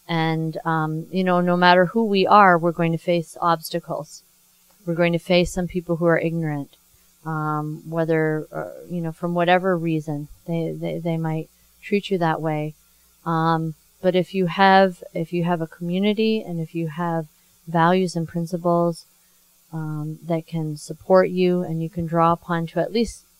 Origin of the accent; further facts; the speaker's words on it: Canada; also born or lived in France; I grew up in Canada